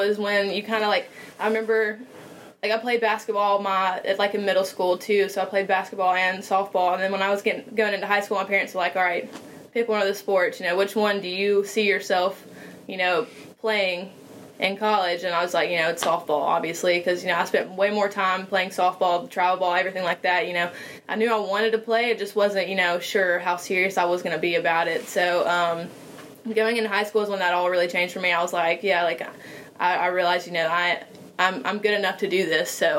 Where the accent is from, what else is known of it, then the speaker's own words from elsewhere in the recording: Birmingham, Alabama, United States; now in Mobile, United States; And I'm from the Birmingham area, so obviously that would be closer to home.